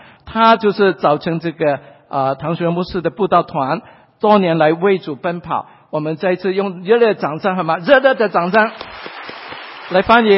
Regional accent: Hong Kong; 因为我从小在香港长大的时候呢，我是基督徒

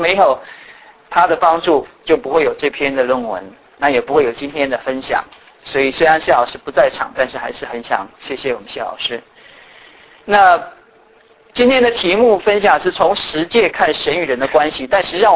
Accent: China; now in United States; 我是大陆出生的，在大陆成长的，然后来到美国。那在大陆呢，你们知道那个背景，我们都是无神论下面的。

